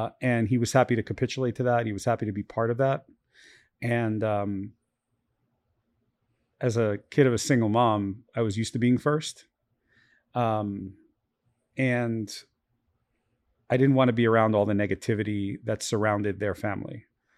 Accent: Brooklyn, New York, United States; also born or lived in Baltimore; So I grew up as a kid in South Brooklyn in Gravesend, Coney Island, near Coney Island.

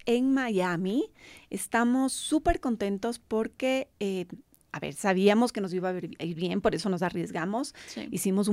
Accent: Ecuador; somos de Ecuador. No pueden creer que seamos realmente ecuatorianos, les encanta.

